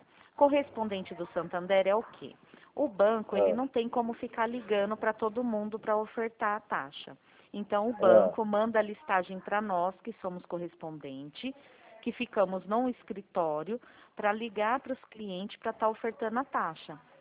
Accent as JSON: {"language": "Portuguese", "town": "Araraquara", "region": "São Paulo", "country": "Brazil", "said": "Não, não, sou de Araraquara."}